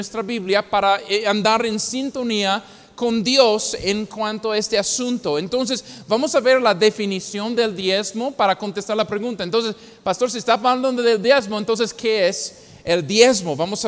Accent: United States; Hubo un hombre, hermanos, en mi país, en el estado de Indiana

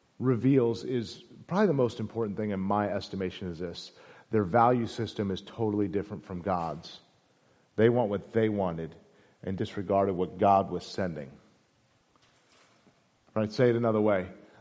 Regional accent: St. Louis, Missouri, United States; I'm not from the South, I'm from St. Louis. I enunciate, so y'all's a little difficult.

